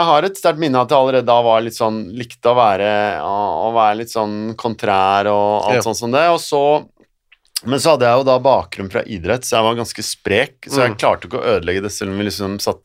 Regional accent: Oslo, Norway; Selv om jeg vokste opp i Nydalen, som er et godt stykke unna.

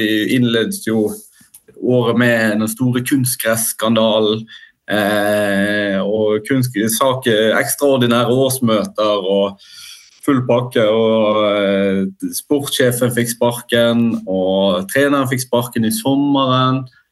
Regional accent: Bergen, Vestland, Norway; som bergenser, så tenker vi ofte at vi sitter liksom i vår egen boble

